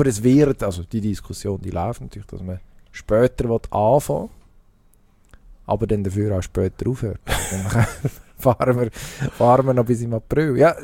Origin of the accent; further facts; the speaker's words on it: Switzerland; Das ist für jemanden wie mich, der ja, irgendwie so im Teenager-Alter war und der Mayer natürlich müssen verabscheuen als Schweizer, weil das war ja ein Österreicher.